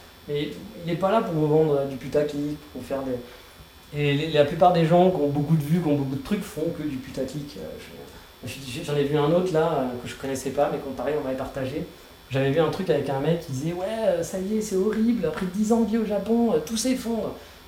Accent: France; Je suis français, hein, je râle un peu, c'est normal.

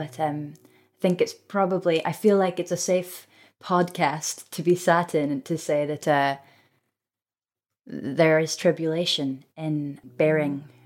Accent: Scotland, United Kingdom; So I, as a Scot, would say Samani.

